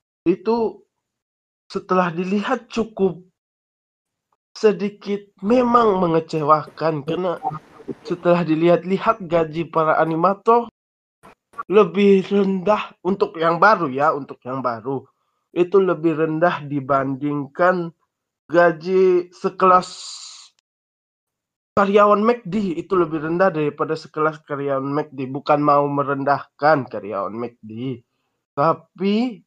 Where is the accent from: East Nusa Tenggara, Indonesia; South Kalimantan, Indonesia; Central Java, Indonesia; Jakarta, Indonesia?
East Nusa Tenggara, Indonesia; Kupang; kerja yang kami orang Timur Kupang biasa bilangnya fukfak